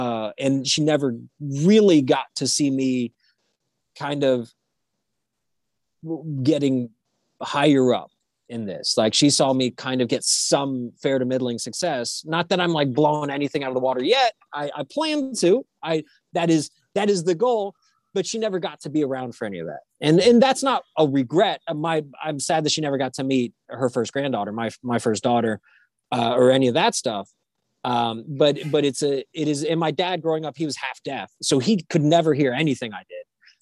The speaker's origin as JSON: {"language": "English", "town": "Miami", "region": "Florida", "country": "United States", "tie": "born or raised there", "said": "And I grew up in Miami and it was a small part of Miami, but everyone knew my family."}